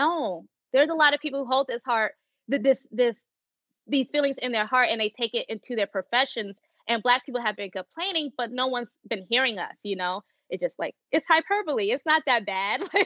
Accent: Decatur, Georgia, United States; I'm from Atlanta, actually Decatur, where it's greater.

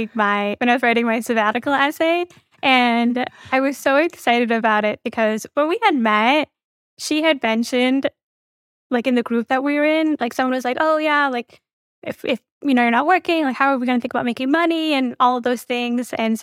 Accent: Midwest, United States; Like my parents are Indian. I grew up in the Midwest.

